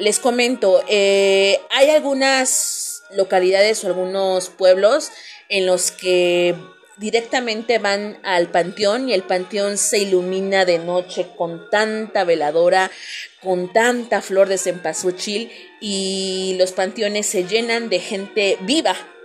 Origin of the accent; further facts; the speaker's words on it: Mexico; porque pues soy mexicana y es algo que realmente me enorgullece